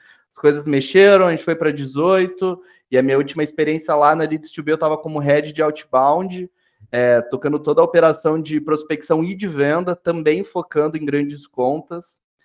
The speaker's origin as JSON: {"language": "Portuguese", "town": "Curitiba", "region": "Paraná", "country": "Brazil", "tie": "born or raised there", "lives_now": "Florianópolis, Brazil", "said": "sou natural de Curitiba, tô morando aqui em Florianópolis desde junho de 2021."}